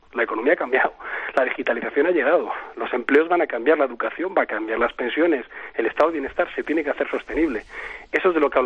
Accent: Spain; Uno, como español y posible contribuyente

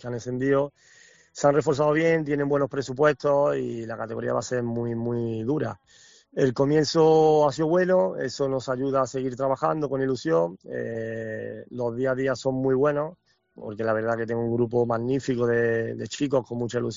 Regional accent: Córdoba, Andalusia, Spain; para mí siendo cordobés y haber disfrutado de compañeros de Córdoba

